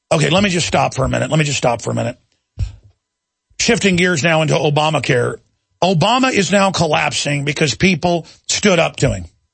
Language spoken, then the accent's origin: English; Texas, United States; I'm coming to my hometown to retake free speech in Texas.